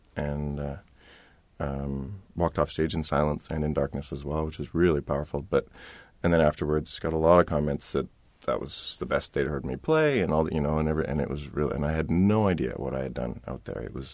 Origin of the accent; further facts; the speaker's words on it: Canada; And being a Canadian as well